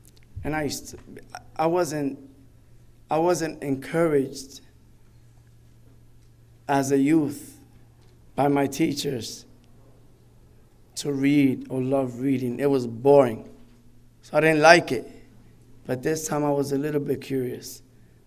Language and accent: English; New York, United States; born there; Because I was born in New York, so I'm going to represent, right?